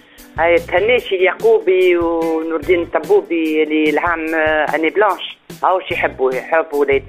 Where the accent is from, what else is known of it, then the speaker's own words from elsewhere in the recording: Tunisia; عندنا في تونس